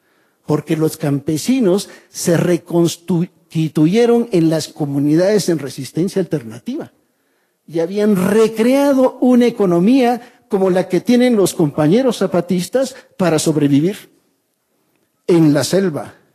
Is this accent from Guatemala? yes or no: yes; Guatemala; se puede producir hasta cierto punto lo que se produjo en mi país. Yo soy guatemalteco.